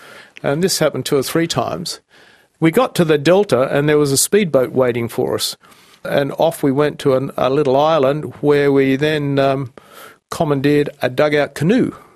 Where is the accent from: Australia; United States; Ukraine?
Australia; No, I'm Australian.